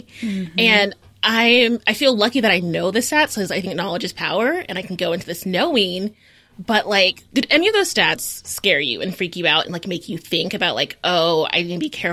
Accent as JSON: {"language": "English", "town": "Houston", "region": "Texas", "country": "United States", "said": "I'm from Houston, Texas."}